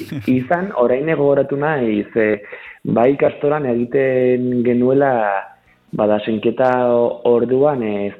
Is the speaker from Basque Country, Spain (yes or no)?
no; Pamplona, Navarre, Spain; Esan bezala, ni Iruindarra naiz eta hemen inguruan, Iruñan behintzat ez dute holakorik ikusi.